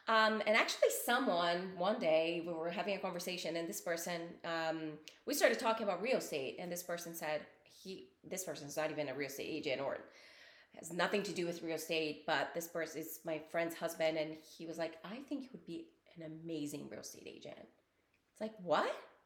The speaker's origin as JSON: {"language": "English", "country": "Brazil", "second_language": "English", "moved": "as an adult", "said": "I am originally from Brazil"}